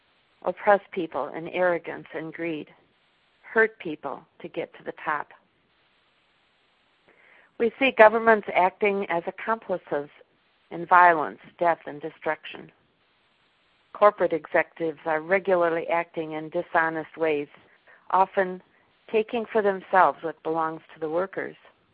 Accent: Minnesota, United States; I come from Minnesota, and during the winter, especially towards the end of winter, there would be huge mounds of snow

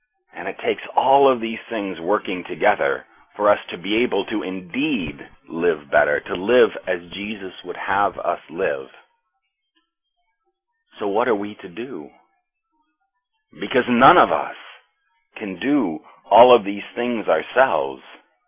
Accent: United States; I'm an American. Maybe you could tell that from my accent

